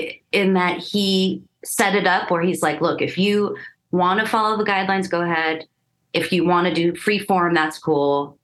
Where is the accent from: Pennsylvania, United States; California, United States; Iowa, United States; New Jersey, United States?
California, United States; also born or lived in Nashville; Well, the record was recorded in Nashville, where I live part-time. So I've adopted the y'all, although I'm from the San Fernando Valley, Southern California.